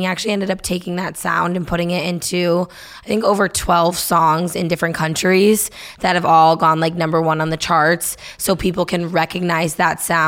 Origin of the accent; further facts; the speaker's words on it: New Hampshire, United States; I mean, like I grew up in Nashville, New Hampshire. Like I didn't grow up in the UK.